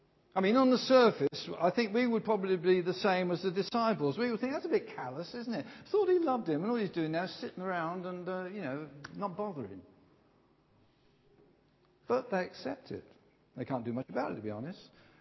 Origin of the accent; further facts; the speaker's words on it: England, United Kingdom; As English, British, UK citizens, we tend to be stiff upper lip.